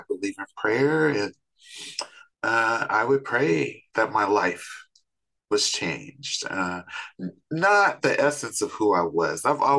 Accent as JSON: {"language": "English", "town": "Los Angeles", "region": "California", "country": "United States", "tie": "born or raised there", "said": "I grew up in South Central and around 13, went to the streets."}